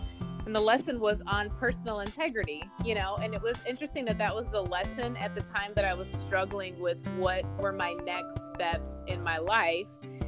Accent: Indiana, United States; So I grew up in the Midwest, Indiana to be exact

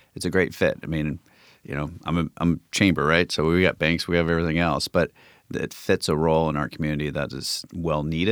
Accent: Federal Way, Washington, United States; also born or lived in Olympia, United States; I mean, I'm born and raised pretty much. I was born in Olympia, raised in the kind of greater Federal Way area.

